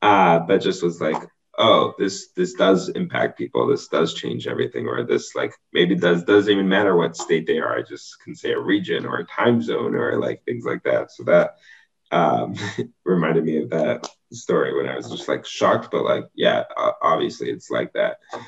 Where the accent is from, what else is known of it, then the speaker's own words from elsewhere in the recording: United States; now in Israel; I'm located in Israel, so I was like, I'm from the States, United States.